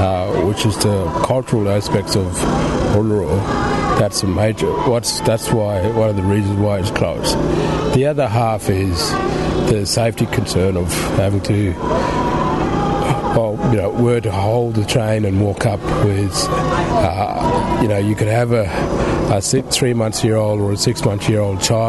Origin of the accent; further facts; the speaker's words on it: Western Australia, Australia; I come from Murujuru community. I'm the chairperson of Murujuru Aboriginal Corporation.